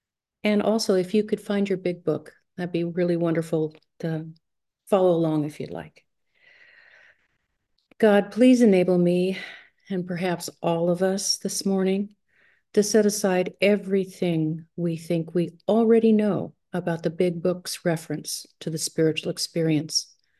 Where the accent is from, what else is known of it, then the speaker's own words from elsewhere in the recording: California, United States; I'm from Southern California.